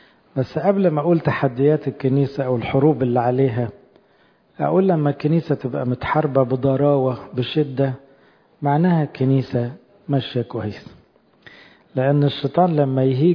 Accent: Egypt; يمكن طول عمرنا احنا كشعب مصري يعني من أول الفراعنة نميل لوجود الله

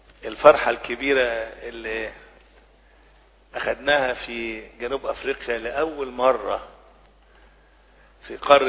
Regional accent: Egypt; انا ابن مصر

